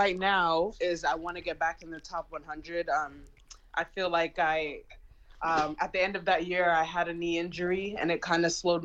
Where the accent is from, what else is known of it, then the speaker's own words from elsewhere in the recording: United States; that I should just, you know, play for where I'm from is in the States.